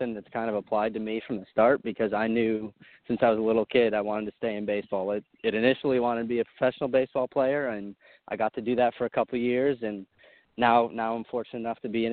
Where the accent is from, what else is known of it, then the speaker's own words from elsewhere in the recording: Syracuse, New York, United States; So I grew up in Syracuse, New York. It's about an hour south of Watertown